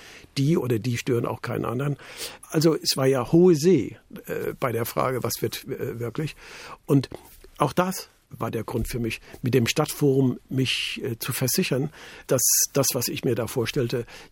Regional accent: Gau-Algesheim, Rhineland-Palatinate, Germany; now in Berlin, Germany; ich komme aus Rheinland-Pfalz, aus Gualgesheim, bei Bingen, Mainz.

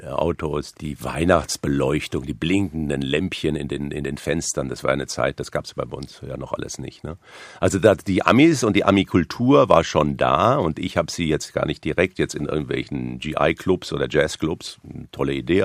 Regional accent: Hanau, Hesse, Germany; Dann sind wir wieder nach Hanau zurück. Also ich habe viele Jahre meiner Kindheit in der Jugend im Hessischen verbracht.

